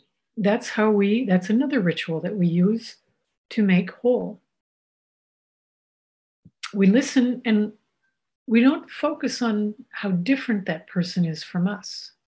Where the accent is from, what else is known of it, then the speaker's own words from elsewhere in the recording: United States; because I'm an American